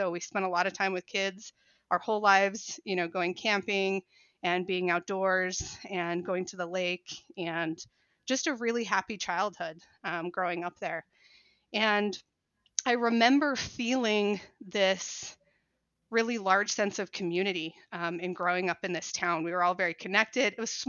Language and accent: English; Utah, United States; So I grew up here in Utah, in a little town kind of out in the West Desert of Utah.